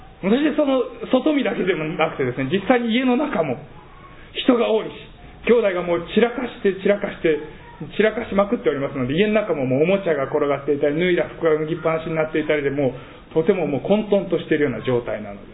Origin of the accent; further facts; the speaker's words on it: Sendai, Miyagi, Japan; 私はまあ仙台で育っておりまして、その仙台の、まあ、で成長したその家もですね、まさにそのような家だったのであります。兄弟が6人おりまして、まあ、8人家族でもう男ばっかりの